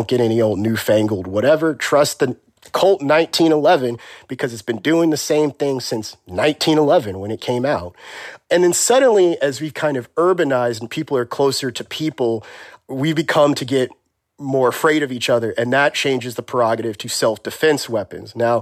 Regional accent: Texas, United States; I'm from Texas. I grew up in Texas. And so there is definitely a normalcy to firearms in that environment.

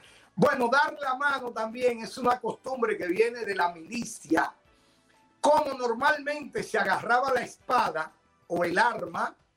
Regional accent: Pontón, La Vega, Dominican Republic; Bueno, justamente en mi pueblo hay una leyenda urbana famosísima. Hay una casa en un sector rural llamado Pontón, La Vega, incluso donde yo nací.

